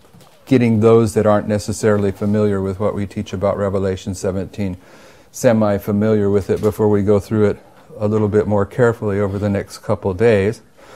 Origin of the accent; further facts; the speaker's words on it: California, United States; And growing up in California, California is not a real religious culture.